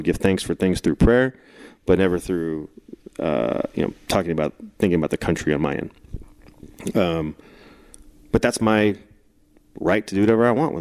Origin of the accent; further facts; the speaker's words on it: California, United States; when I came from California, coming through the minor leagues